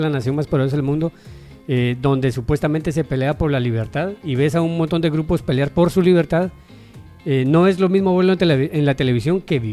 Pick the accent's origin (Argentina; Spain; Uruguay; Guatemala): Guatemala; cuando obviamente crecí en Guatemala y todo